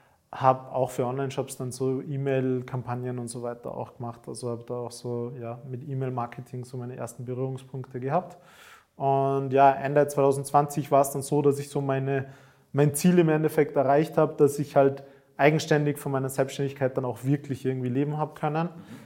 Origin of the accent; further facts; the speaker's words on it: Austria; Und bin dann dort bei uns in Österreich vor der Wirtschaftskammer gestanden und habe mein Gewerbe damals angemeldet